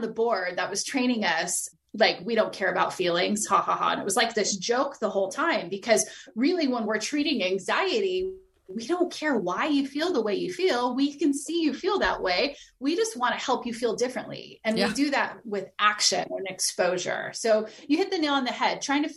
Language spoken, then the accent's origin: English; San Diego, California, United States; It's always freezing. I'm from San Diego, so I can say that.